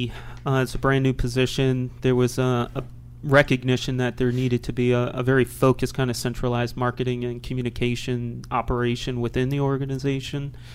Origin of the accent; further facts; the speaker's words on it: Brooklyn, New York, United States; born there; I was born in Brooklyn.